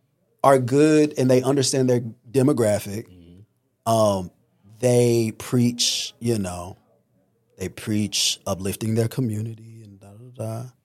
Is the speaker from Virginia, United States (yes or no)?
no; Fayetteville, North Carolina, United States; My thing is, every album is about, I'm from Fayetteville.